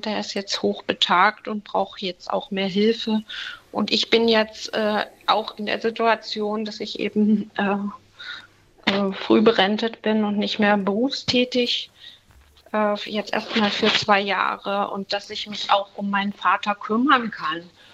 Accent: Germany; Also ich bin in der DDR groß geworden.

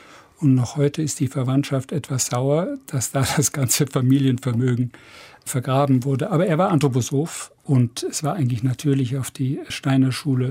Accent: Munich, Bavaria, Germany; Das prägende Bild, was ich aus Schwabing habe, und ich bin mitten in Schwabing aufgewachsen

